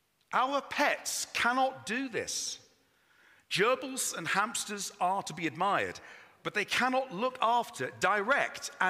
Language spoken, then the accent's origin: English; Northwood, London, United Kingdom; I remember as a young boy, growing up in Northwood and in Middlesex, playing in the woods with my cousins